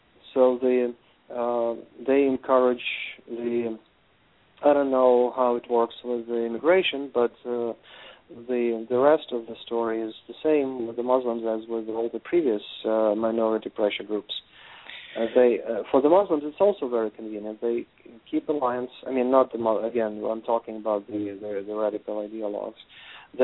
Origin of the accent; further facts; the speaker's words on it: Ukraine; also born or lived in Russia; Actually, technically speaking, I was born and raised in Ukraine. I did live in Russia for a while, and particularly in Siberia for 3 years.